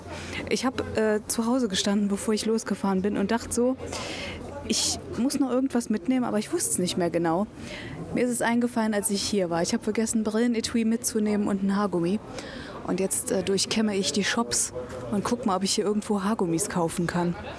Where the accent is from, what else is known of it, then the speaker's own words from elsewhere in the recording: Trier, Rhineland-Palatinate, Germany; Das fand ich immer so cool in Trier, in meiner Heimat.